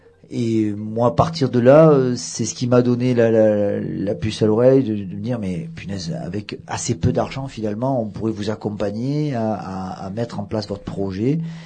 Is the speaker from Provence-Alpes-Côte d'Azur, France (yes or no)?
yes; Avignon, Provence-Alpes-Côte d'Azur, France; comme vous l'avez entendu dans l'accent et comme l'a dit Chloé, à l'origine on est d'origine d'Avignon, donc Provence